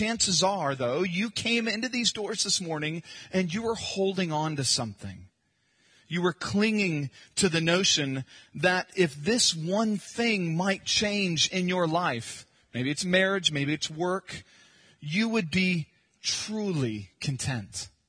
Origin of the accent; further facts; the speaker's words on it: California, United States; I live in Arkansas, but I'm pretty sure I'm back in my home state of California.